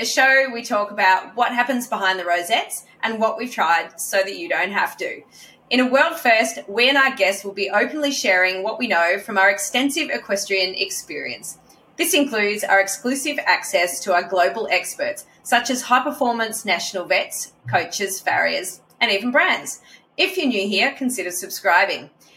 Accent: Victoria, Australia; I'm from Victoria

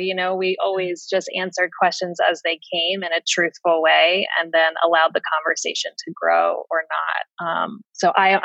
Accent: New Jersey, United States; now in Texas, United States; I grew up in New Jersey. I now live in Texas.

